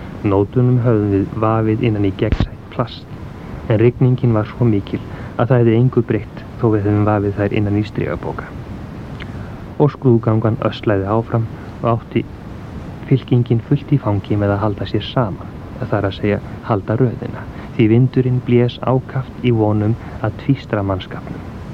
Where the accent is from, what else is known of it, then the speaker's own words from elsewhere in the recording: Akranes, Western Region, Iceland; Þegar ég var að alast upp á Skaga